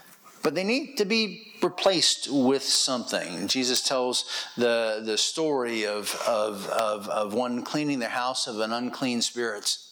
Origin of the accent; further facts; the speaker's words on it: United States; You know, and growing up in America, we're kind of numbed to the idea of totem poles.